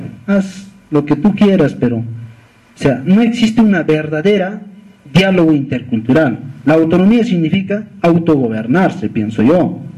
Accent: Ilave, Puno, Peru; Yo soy una persona que provengo de una comunidad campesina. Yo soy de Ilave … inclusive, originario, siempre me he identificado, y como tal, como comunero

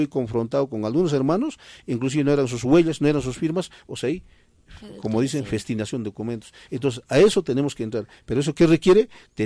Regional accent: Peru; como ciudadano, como peruanos, tenemos derecho

